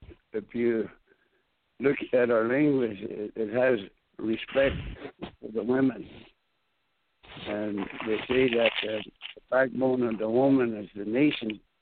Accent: United States; first language Lakota; English is a second language; When I was born, Lakota is my first language. So that's what my mother spoke. And then she spoke English to us to tell us to get ready to learn to speak English because you're going to go to school.

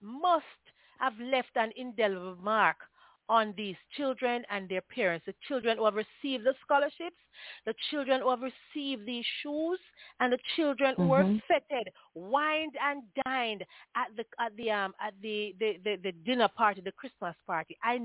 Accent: Jamaica; well, I come from Jamaica, and I know when I come rich.

